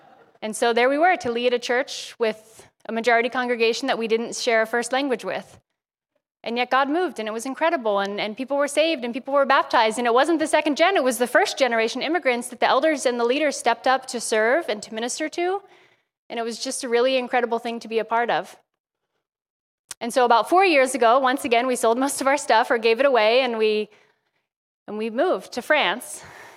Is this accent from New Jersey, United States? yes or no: yes; New Jersey, United States; So, like Pastor said, … … We are originally from New Jersey.